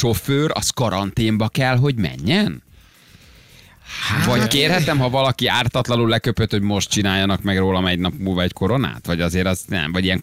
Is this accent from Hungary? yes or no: yes; Miskolc, Borsod-Abaúj-Zemplén, Hungary; Én Miskolci vagyok, és mi teljesen normálisan viselkedünk egymással.